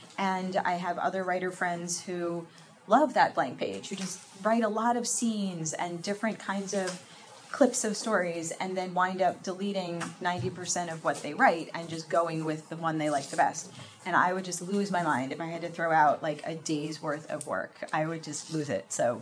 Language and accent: English; Livingston, United States; I grew up in Livingston, so right down the street pretty much.